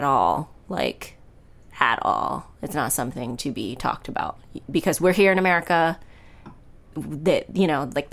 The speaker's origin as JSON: {"language": "English", "country": "United States", "said": "it's not my fault I'm American. Like, I didn't ask for you to go, you know, to go through that. I didn't ask to be born here."}